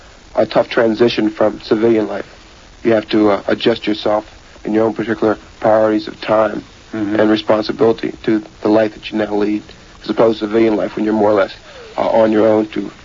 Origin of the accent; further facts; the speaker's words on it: Philadelphia, Pennsylvania, United States; Sir, I'm from Philadelphia, PA.